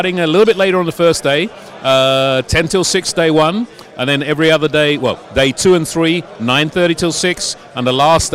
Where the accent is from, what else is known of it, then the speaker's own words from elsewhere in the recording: Munich, Bavaria, Germany; moved away; My hometown is Munich, which is a couple of hundred kilometers down the road, but it's not far away.